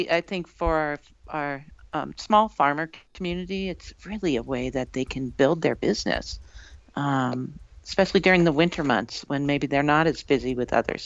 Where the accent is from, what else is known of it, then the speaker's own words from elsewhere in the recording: California, United States; I grew up in California. And we did a little bit of gardening at home.